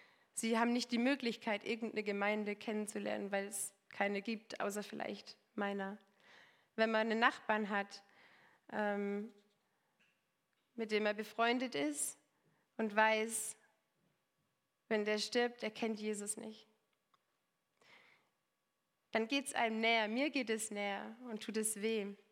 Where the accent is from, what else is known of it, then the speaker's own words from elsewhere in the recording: Normandy, France; ich bin in der Normandie geboren, in Frankreich aufgewachsen, bin da zur Schule gegangen, bis zum Abi, das französische Abi.